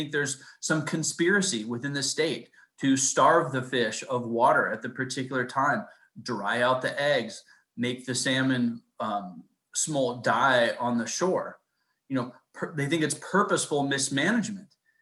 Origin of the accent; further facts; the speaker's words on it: California, United States; Yeah, I grew up in California as well. Been fishing my entire life.